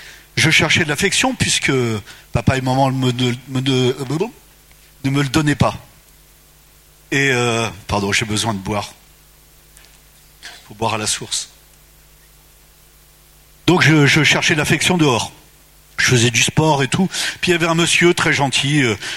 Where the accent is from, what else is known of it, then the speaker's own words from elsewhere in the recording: Pays de la Loire, France; born there; je suis né en 1950, en France, dans la région de Nantes.